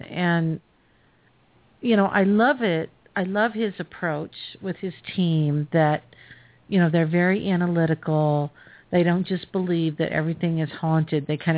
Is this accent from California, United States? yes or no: yes; Indio, California, United States; Oh yeah, I was born and raised in Indio, by Palm Springs.